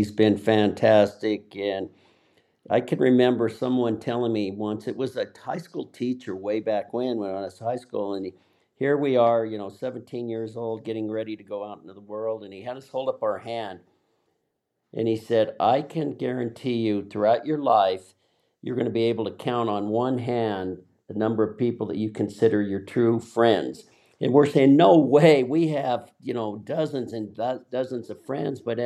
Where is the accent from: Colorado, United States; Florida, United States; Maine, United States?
Colorado, United States; Denver; And where I grew up in North Denver is it was really around the churches.